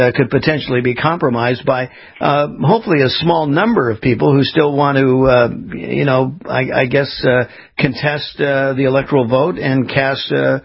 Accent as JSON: {"language": "English", "region": "California", "country": "United States", "tie": "born or raised there", "moved": "yes", "said": "I mean, I was born and raised in California 4 years ago, moved here to the east in Florida"}